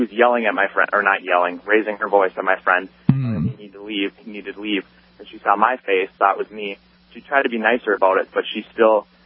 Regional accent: Avon, Minnesota, United States; I'm from Avon, Minnesota. Kind of where Garrison Keillor started his Lake Wobegon Trail, Prairie Home Companion, that kind of thing.

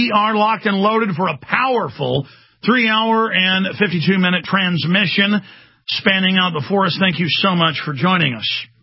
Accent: Texas, United States; And he also hails from Texas. Got to be proud of my home state.

